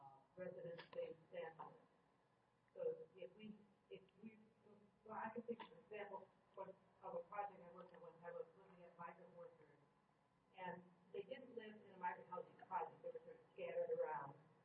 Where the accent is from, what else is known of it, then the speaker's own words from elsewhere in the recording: Michigan, United States; from Michigan.